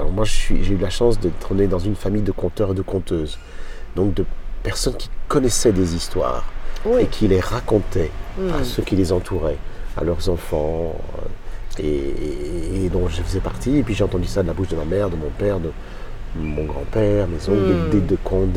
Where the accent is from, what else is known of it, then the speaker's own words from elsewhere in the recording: Belgium; tout ça en Belgique, parce que je suis né en Belgique, j'ai grandi là.